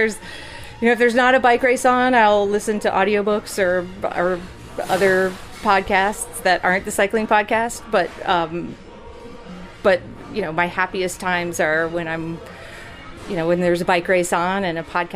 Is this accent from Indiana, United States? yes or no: no; Blacksburg, Virginia, United States; Roanoke, but I grew up not far from Roanoke. It's about an hour from there. So I was driving down to my hometown, which is Blacksburg, Virginia, this summer